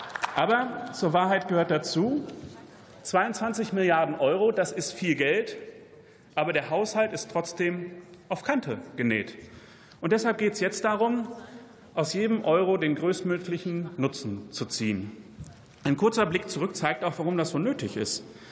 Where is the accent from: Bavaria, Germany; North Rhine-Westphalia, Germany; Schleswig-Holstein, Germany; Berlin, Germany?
North Rhine-Westphalia, Germany; ich komme aus dem Sauerland, einer Region, in der man sehr schnell merkt, wie wichtig ein starker Wissenschafts- und vor allem auch Wirtschaftsstandort ist.